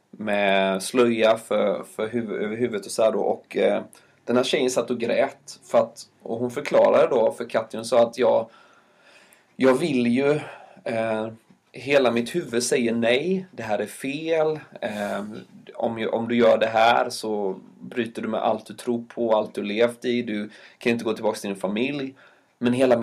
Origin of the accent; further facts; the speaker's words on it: Sweden; Nej, jag är fortfarande väldigt svensk. Ja. Jag glömmer inte mina rötter på det sättet.